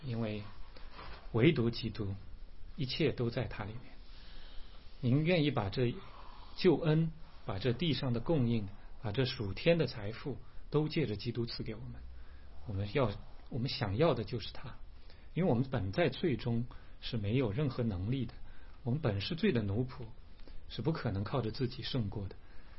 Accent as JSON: {"language": "Chinese", "country": "China", "said": "你需要一个小目标才能生活的，我们中国人这个"}